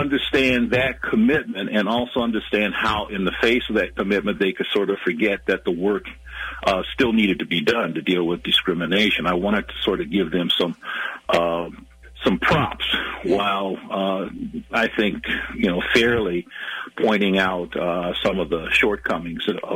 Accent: New Orleans, Louisiana, United States; My folks, I'm from New Orleans, and my parents were active in the civil rights movement

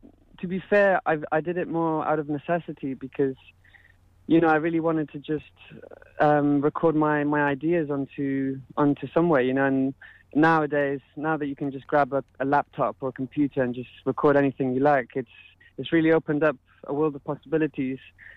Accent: Spain; Well, I mean, I'm from Spain, so I was born in Spain.

